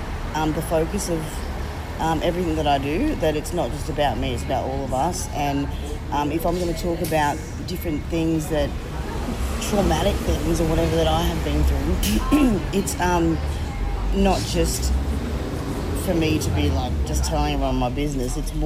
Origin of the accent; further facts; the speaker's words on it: Newcastle, New South Wales, Australia; now in Cairns, Australia; I am based in Cairns. I grew up in Newcastle, but I live back in Cairns again now. My mob's Cubby Cubby from Southeast Queensland.